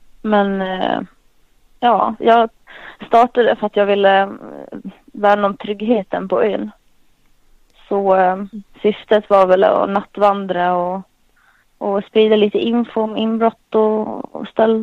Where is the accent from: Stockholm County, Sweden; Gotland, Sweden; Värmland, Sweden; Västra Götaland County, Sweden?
Gotland, Sweden; Jag är vanlig gotlänning. 26 år gammal, bor på Gotland.